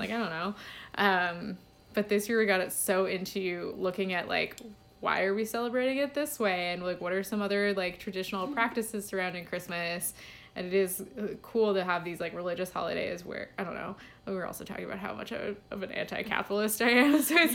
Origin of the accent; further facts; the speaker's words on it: Boston, Massachusetts, United States; So I'm from Boston